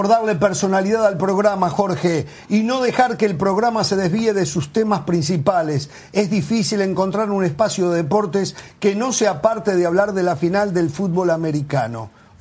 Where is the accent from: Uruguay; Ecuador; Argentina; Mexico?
Uruguay; Porque somos uruguayos.